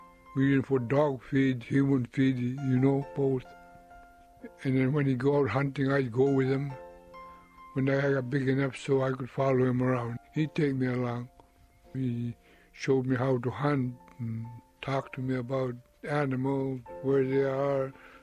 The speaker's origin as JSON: {"language": "English", "town": "Death Valley", "region": "Alaska", "country": "United States", "tie": "born or raised there", "said": "I grew up in Death Valley. That's about 90 miles from Nome. That's around Fish River area."}